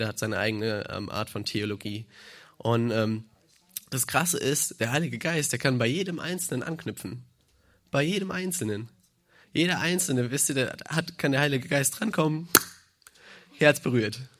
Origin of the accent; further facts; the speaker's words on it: Munich, Bavaria, Germany; Ich bin aus München, ich bin 19.